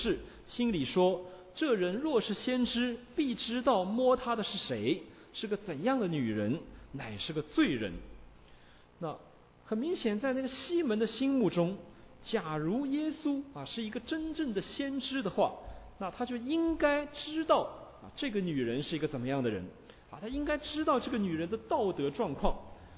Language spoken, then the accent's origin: Chinese; China; 比我们中国人更多些